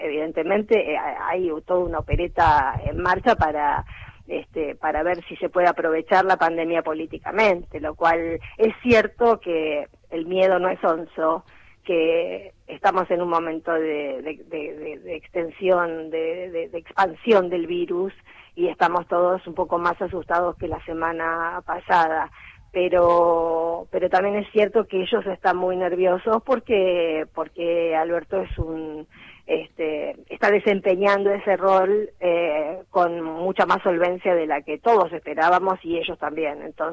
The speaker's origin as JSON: {"language": "Spanish", "country": "Argentina", "said": "siendo argentina y latinoamericana"}